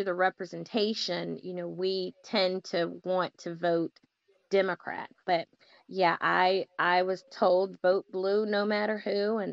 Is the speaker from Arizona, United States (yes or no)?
no; Greenville, North Carolina, United States; born there; But rural, I was born in Greenville. So maybe about I know it's maybe less than 100,000 people.